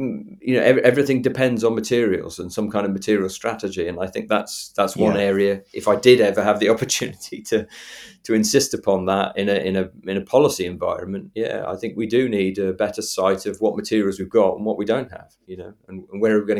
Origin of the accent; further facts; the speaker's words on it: West Midlands, United Kingdom; I'm from Shropshire as well